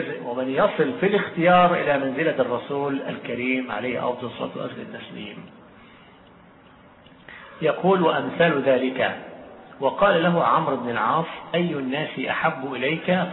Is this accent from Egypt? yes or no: yes; Egypt; والآن بلادنا مصر الآن ستفتح مجال التطبيع مع إيران بقوة